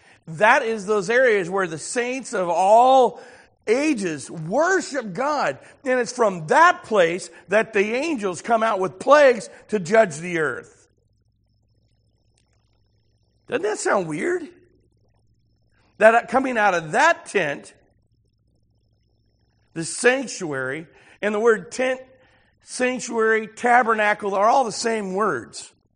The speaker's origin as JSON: {"language": "English", "country": "Ireland", "said": "Now, I'm Irish. I love harps."}